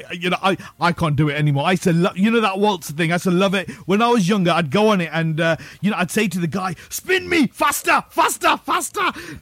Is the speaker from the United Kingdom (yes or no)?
yes; Leicester, East Midlands, United Kingdom; right here in my hometown, right here in Leicester